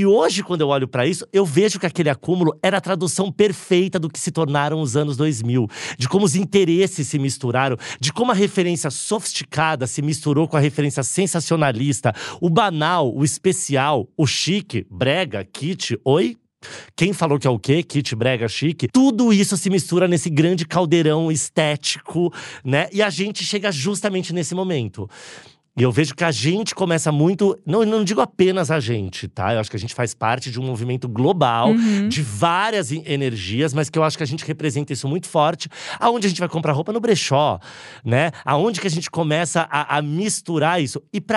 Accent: São Paulo, Brazil; born there; also born or lived in Limeira; Porque eu nasci em São Paulo, morei no interior quando eu era adolescente em Limeira. E voltei com 17 anos para cursar Santa Marcelina.

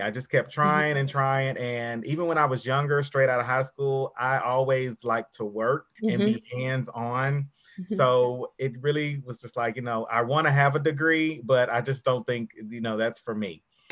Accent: Nashville, Tennessee, United States; So as far as me, I was raised in Nashville, been here all my life, graduated from high school, 2003 academic high school, so very proud of that.

